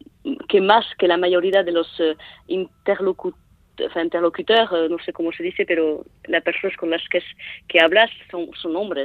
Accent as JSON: {"language": "Spanish", "town": "Saint-Palais", "region": "Nouvelle-Aquitaine", "country": "France", "tie": "born there", "second_language": "Spanish", "said": "Nací en Saint-Palais, en Donapaleun"}